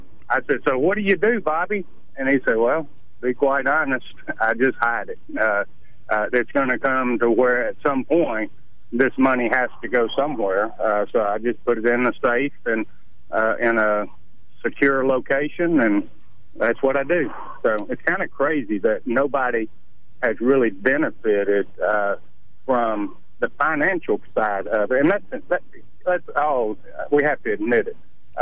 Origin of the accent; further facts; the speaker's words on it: Oklahoma, United States; I'm from Oklahoma. I've been here for 38 years.